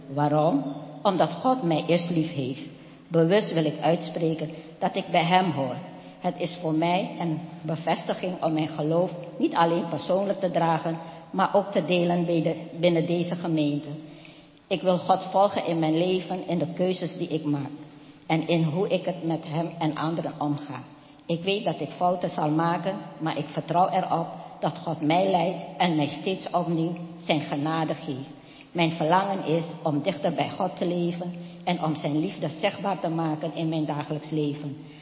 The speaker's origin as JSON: {"language": "Dutch", "country": "Suriname", "tie": "born or raised there", "moved": "as an adult", "lives_now": "Netherlands", "said": "Mijn wortels liggen in Suriname, waar ik ben geboren en opgegroeid. Sinds mijn 21ste woon ik in Nederland, waar ik inmiddels al 33 jaar leef. Ik ben opgegroeid met islamitische en javanisme religie."}